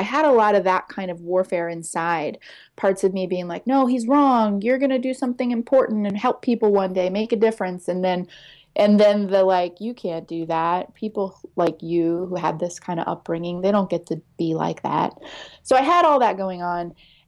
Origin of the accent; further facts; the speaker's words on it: Kansas, United States; born there; accent: Southern; also born or lived in Alabama / New York; Well, I was born in Kansas, and I was a military brat, so we moved around a lot